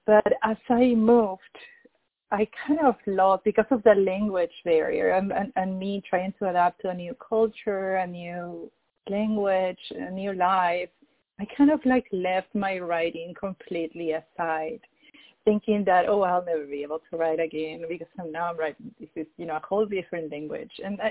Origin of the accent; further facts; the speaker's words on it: Peru; moved away as an adult; Well, I'm from Peru. I was born and raised in Peru. I moved to the U.S. when I was 24.